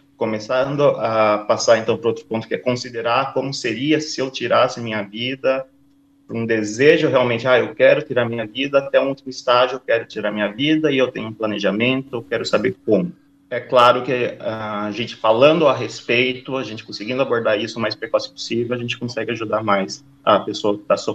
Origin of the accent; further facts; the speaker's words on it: Sorocaba, São Paulo, Brazil; born there; Eu nasci em Sorocaba